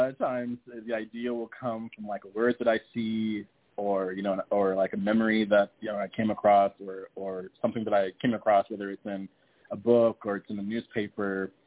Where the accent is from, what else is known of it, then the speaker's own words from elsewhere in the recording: San Antonio, Texas, United States; I'm from San Antonio, born and raised